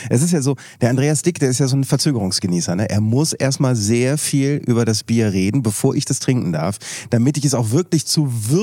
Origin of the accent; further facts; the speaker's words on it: North Rhine-Westphalia, Germany; ich komme ja selber gebürtig aus Nordrhein-Westfalen